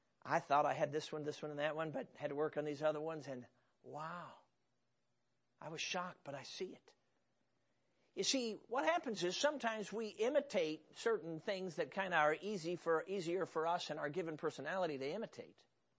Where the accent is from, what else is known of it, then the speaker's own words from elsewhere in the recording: Chicago, Illinois, United States; Now, I grew up in Chicago, and for me, fruit was in the grocery store.